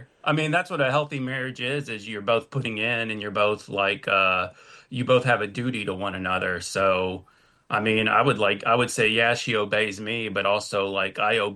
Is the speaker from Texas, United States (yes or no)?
yes; Houston, Texas, United States; Houston, Texas. Oh, okay. Texas. Yeah, it's hot down here, so everyone's constantly in a bad mood.